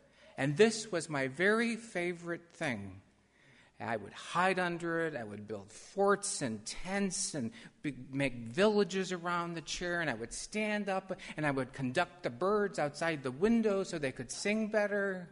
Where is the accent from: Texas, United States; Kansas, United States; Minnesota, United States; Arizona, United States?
Kansas, United States; born there; I was born in the Smoky Valley along the Smoky River.